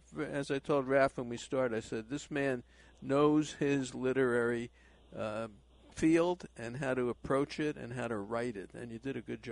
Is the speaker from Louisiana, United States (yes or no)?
no; Brooklyn, New York, United States; also born or lived in Miami Beach; See, I'm from Brooklyn. I'm the Roger Kahn guy.